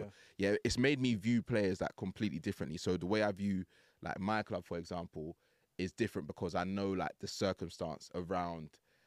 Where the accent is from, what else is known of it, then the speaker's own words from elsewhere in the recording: London, United Kingdom; born there; I was born in West London.